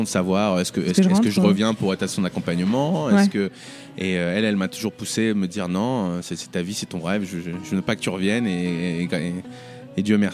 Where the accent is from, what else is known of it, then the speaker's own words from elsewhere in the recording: Saint-Maur-des-Fossés, Île-de-France, France; moved away as an adult; J'ai grandi à Saint-Maur-des-Fossés, dans le Val-de-Marne, au sud de Paris.